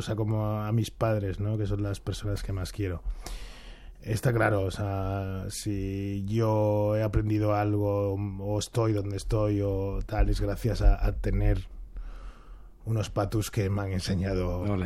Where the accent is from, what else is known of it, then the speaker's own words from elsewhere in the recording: Spain; yo me lo miro desde España porque yo soy español.